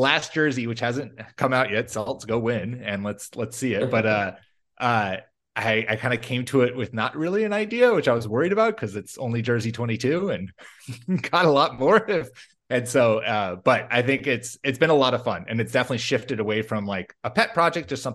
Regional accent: Massachusetts, United States; moved away as an adult; now in Minnesota, United States; I grew up outside of Boston, just moved to Minnesota

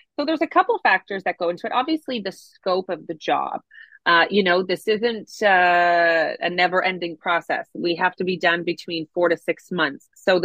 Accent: Brampton, Ontario, Canada; No, I grew up in Brampton.

